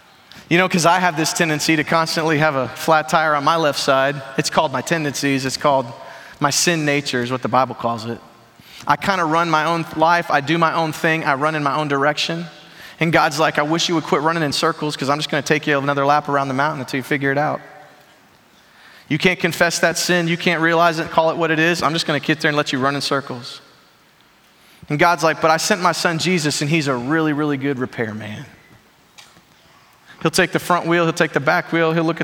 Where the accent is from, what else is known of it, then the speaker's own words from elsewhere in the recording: Chicago, Illinois, United States; I grew up in Chicago. The problem with Chicago is you don't carry a gun in Chicago.